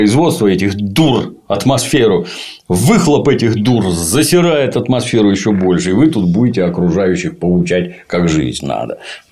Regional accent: Ukraine; я в детстве на Украине, мы из них, по-моему, какие-то свистульки делали

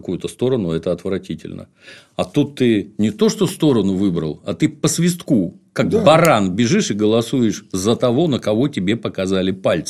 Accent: Crimea, Ukraine; Я сама крымчанка, дочь офицера.

